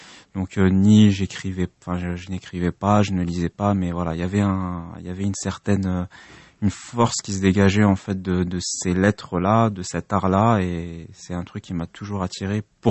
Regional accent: Paris, Île-de-France, France; du fait de ma double culture, parce que je suis né en France, je suis né à Paris, j'ai grandi ici.

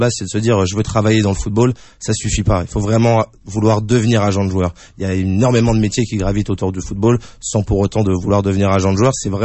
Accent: Maisons-Alfort, Île-de-France, France; also born or lived in Saint-Denis; j'ai grandi non loin d'ici, à Maison Alfort, donc très proche de Créteil, Maison Alfort. Je suis né à Saint-Denis, donc un environnement propice au sport

